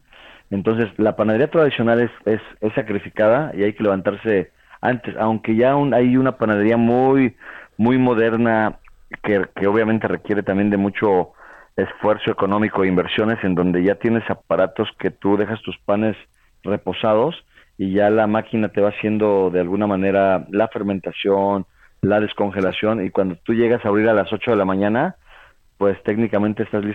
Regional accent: Toluca, State of Mexico, Mexico; moved away as an adult; Entonces yo a los 20 años, prácticamente 19 años, me fui a estudiar, me fui de Toluca a vivir a Puebla

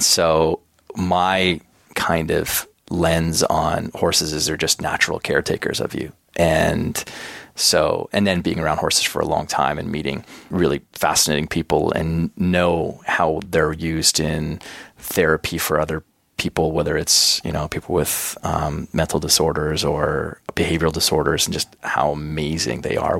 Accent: Canada; growing up in Canada, you got a lot of gym time.

